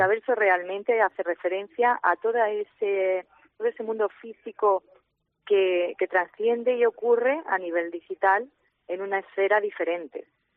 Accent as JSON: {"language": "Spanish", "town": "Granada", "region": "Andalusia", "country": "Spain", "lives_now": "Málaga, Spain", "said": "Bueno, yo soy de Granada, claro."}